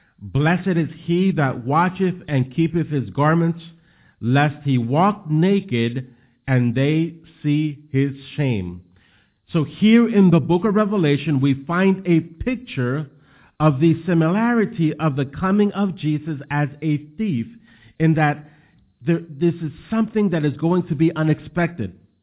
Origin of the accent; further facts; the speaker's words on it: New Orleans, Louisiana, United States; A new study that has just came out in my hometown of New Orleans